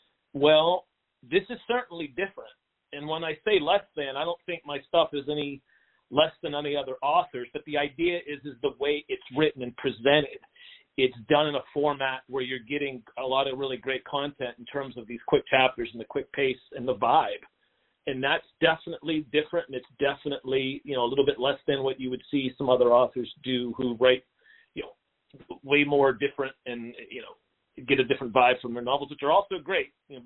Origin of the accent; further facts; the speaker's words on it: Pittsburgh, Pennsylvania, United States; Obviously, like you said, I'm from Pittsburgh.